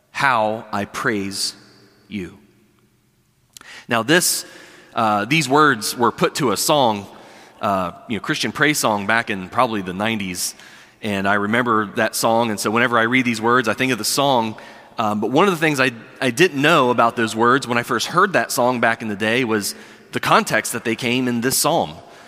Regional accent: Columbus, Ohio, United States; also born or lived in Loudoun County, Virginia; I was born in Columbus, Ohio, and we call Ohio home, but many of you don't know that from about age 2 to about age 9, my family lived in Northern Virginia up there in Loudoun County

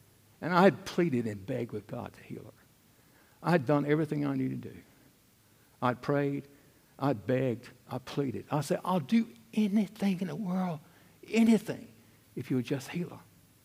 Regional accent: Elizabeth City, North Carolina, United States; I said, I'm from Hartford, Elizabeth City.

